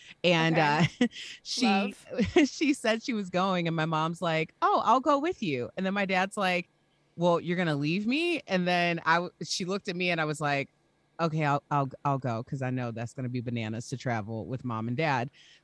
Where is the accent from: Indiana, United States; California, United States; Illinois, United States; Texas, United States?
Illinois, United States; Chicago; got her a … cake because we're from Chicago.